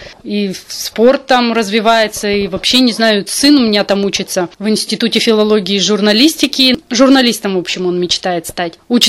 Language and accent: Russian; Taldykorgan, Jetisu Region, Kazakhstan; moved away as an adult; now in Russia; Родилась я в Казахстане, в городе Талдыкургане, и там прожила все свое детство, молодости до 20 лет.